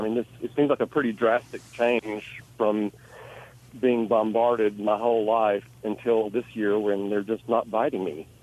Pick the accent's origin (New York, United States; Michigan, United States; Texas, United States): Texas, United States; I grew up on the Texas Gulf Coast, and I live in the Piney Woods on the lake, and I left Texas for 20 years because of mosquitoes.